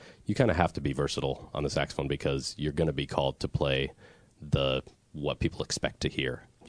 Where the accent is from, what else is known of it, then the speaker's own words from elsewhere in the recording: Rimrock, Arizona, United States; I'm from Rimrock, Arizona, which is just outside of Sedona.